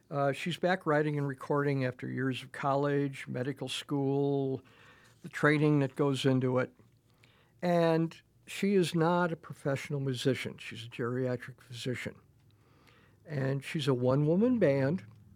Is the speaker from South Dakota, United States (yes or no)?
yes; Lemmon, South Dakota, United States; Well, you can go to Lemon, my hometown.